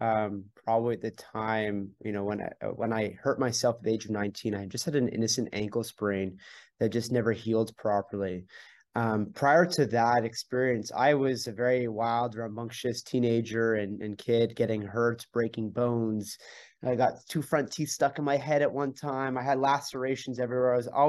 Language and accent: English; Montreal, Quebec, Canada; so I'm from Montreal